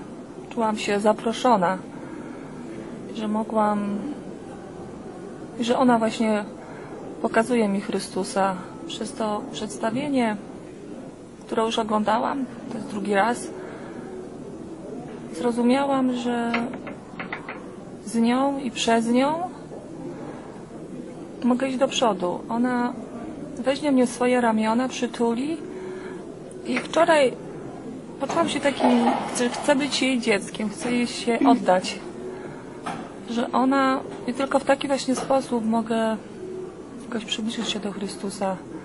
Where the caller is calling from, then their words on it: Elmwood Park, Illinois, United States; jestem z Elmwood Park.